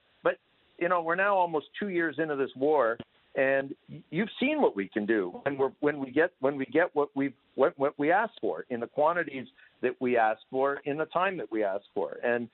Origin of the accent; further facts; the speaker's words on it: Canada; Look, I come from Canada.